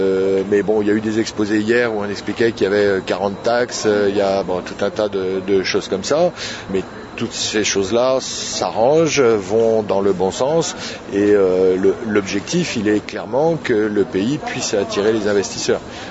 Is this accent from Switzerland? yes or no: no; France; Je suis français, j'ai plaisir à venir ici